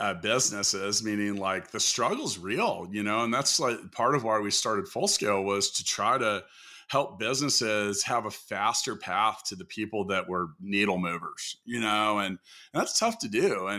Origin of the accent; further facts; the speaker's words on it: Kansas City, United States; I'm in Kansas City. You're in Tulsa. I love my hometown, but it's not sexy on the outside.